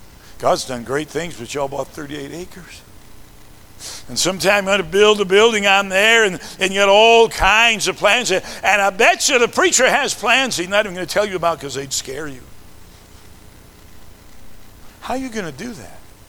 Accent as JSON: {"language": "English", "region": "South Carolina", "country": "United States", "tie": "born there", "said": "See, I was born in South Carolina. I know that y'all is not singular, y'all is plural."}